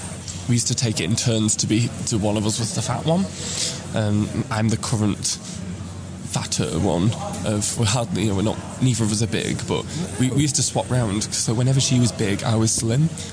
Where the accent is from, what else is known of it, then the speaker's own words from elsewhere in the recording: Manchester, North West England, United Kingdom; I'm actually from Manchester. I am probably one of the only queens who is a Manchester queen who is actually from Manchester. Born and bred, was born in Manchester Royal Infirmary.